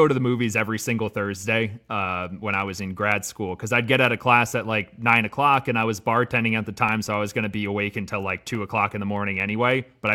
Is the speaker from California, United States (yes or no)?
no; New York City, New York, United States; And growing up as a New Yorker, like, that's just mostly what I expected my life to be, living in New York City.